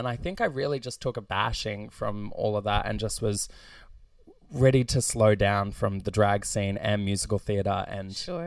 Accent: Goodna, Queensland, Australia; I grew up in Goodna/Redbank Plains.

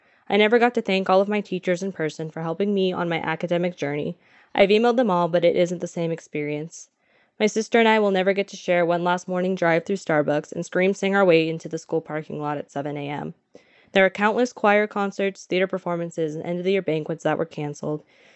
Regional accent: Lee's Summit, Missouri, United States; I'm 18, and I'm a senior in high school, and I'm from Lee's Summit, Missouri.

